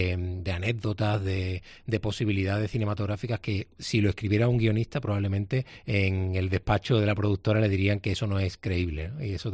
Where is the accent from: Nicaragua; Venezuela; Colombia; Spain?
Spain; San Juan del Puerto, Andalusia; me has preguntado como sanjuanero, para mí es algo bastante interesante que salga desde Palos de la Frontera, desde aquí de Huelva